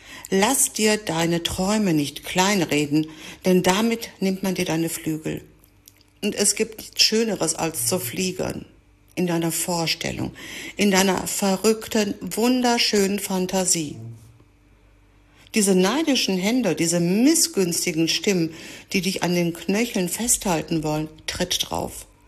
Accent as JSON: {"language": "German", "country": "Greece", "said": "Ich bin Griechin und kann mein Griechisch nicht mal richtig. Ich rolle das R wie eine Französin auf Rotwein."}